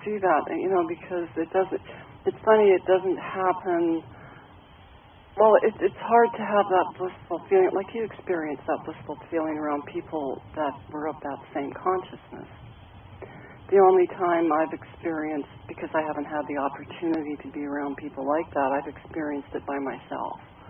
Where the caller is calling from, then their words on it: Prince Rupert, British Columbia, Canada; from Prince Rupert, British Columbia.